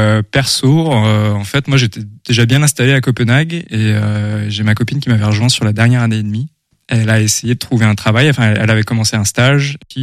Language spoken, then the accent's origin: French; Nantes, Pays de la Loire, France; Je viens de Nantes, à la base.